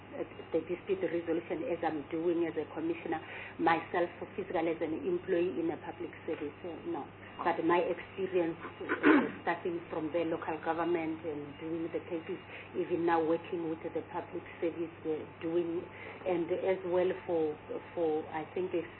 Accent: Limpopo, South Africa; now in Boksburg, South Africa; Originally, I'm from Limpopo, but I'm residing in Gauteng, East Rand, Boksburg. I schooled in Limpopo, my primary, my secondary, and the university level. I went to the University of the North, now it's called the University of Limpopo.

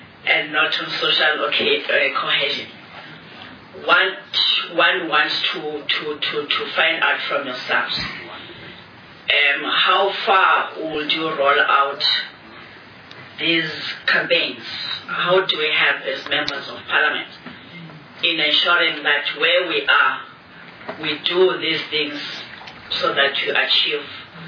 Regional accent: Gauteng, South Africa; I'm from Gauteng, and I'm deployed at an area

